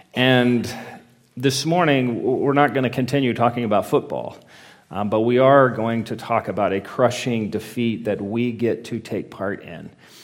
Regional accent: Texas, United States; now in Oklahoma, United States; I'm very aware, even though I'm a Texan, that Bedlam is this week. I've been in Oklahoma long enough.

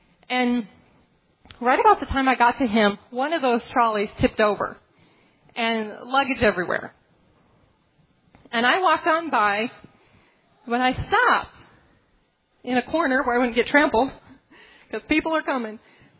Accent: United States; And I said, I'm American.

